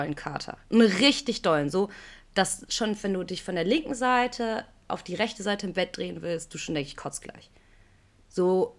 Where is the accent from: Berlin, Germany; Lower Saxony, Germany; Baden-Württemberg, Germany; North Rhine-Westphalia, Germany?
North Rhine-Westphalia, Germany; Aachen; Ja, ich komme aus Aachen.